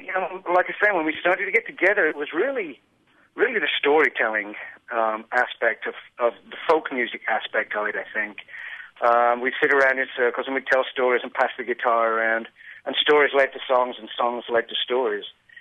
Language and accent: English; England, United Kingdom; I'm from England